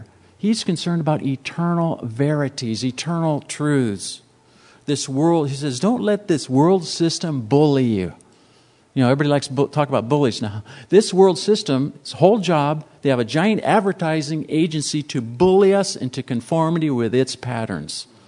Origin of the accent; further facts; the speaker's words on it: El Cajon, California, United States; Now, I grew up out in East El Cajon as a kid, and I played on Rattlesnake Mountain. That was my playground